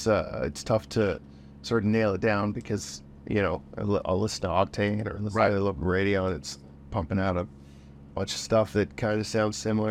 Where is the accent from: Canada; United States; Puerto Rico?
Canada; Norwood, Ontario; also born or lived in Peterborough / Toronto; So I was born in Peterborough, lived in Toronto for a bit with my parents when I was super young. They divorced, and then I ended up in Norwood.